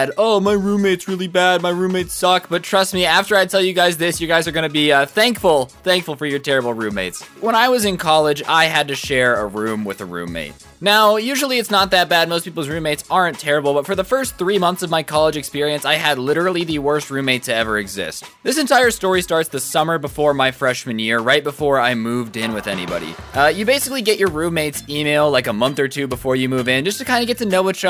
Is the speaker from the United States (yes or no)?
no; South Korea; I'm here for the summer since I'm from Korea.